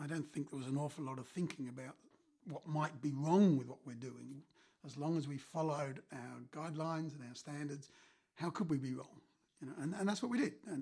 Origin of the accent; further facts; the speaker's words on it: England, United Kingdom; now in Australia; I mean, I came from England, which was full of roundabouts.